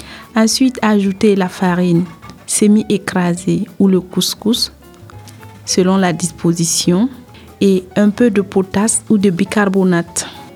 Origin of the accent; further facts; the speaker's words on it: Burkina Faso; Je viens du Burkina Faso.